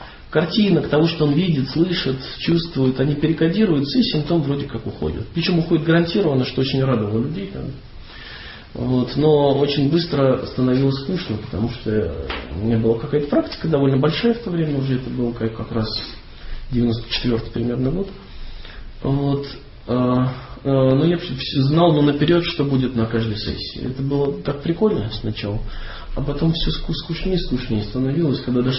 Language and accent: Russian; Vitebsk, Vitebsk Region, Belarus; now in Minsk, Belarus; Я родом из Витебска, это такой городок на севере Беларуси. Но уже несколько лет, наверное, 8, я живу в Минске.